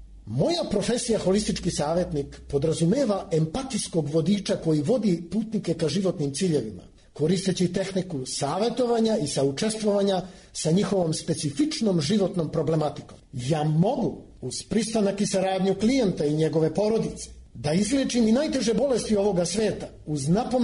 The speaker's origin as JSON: {"language": "Serbian", "region": "Belgrade", "country": "Serbia", "tie": "born there", "said": "Rođen sam u Beogradu"}